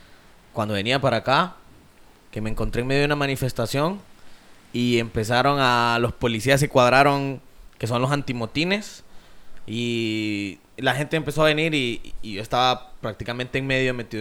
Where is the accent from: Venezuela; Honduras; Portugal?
Honduras; Aunque nos duela porque somos hondureños y queremos nuestra